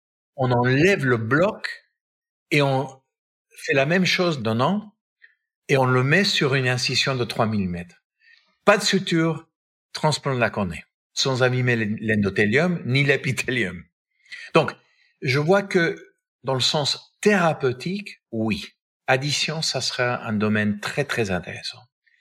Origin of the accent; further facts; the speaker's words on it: United States; c'est les Américains, je suis Américain, c'est 10%